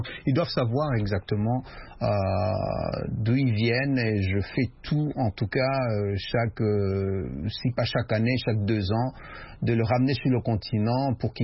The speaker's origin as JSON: {"language": "French", "country": "Rwanda", "tie": "born there", "also_born_or_lived": "Burundi / DR Congo", "said": "Je suis né là-bas, mais j'ai eu l'avantage de vivre au Burundi et au Congo."}